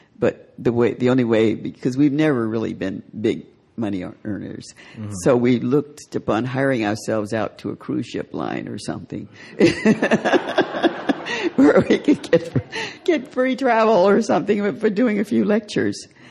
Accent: Monroe, Louisiana, United States; When I grew up in Monroe, Louisiana, where there was a whole different story.

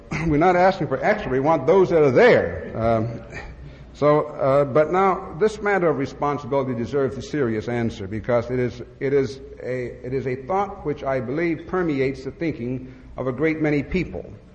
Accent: Pennsylvania, United States; In my home state of Pennsylvania, I remember the whiskey insurrection.

